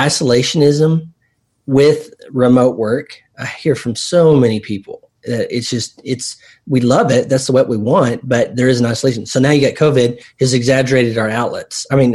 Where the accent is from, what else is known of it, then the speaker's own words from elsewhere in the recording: Texas, United States; Let's meet at WordCamp DFW, kind of my hometown, you know, Dallas Fort Worth, my hometown WordCamp.